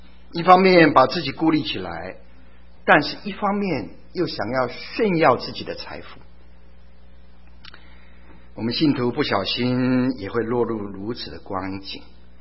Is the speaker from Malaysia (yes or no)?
no; China; 我们中国人有这么一句的谚语，人不为己，天诛地灭。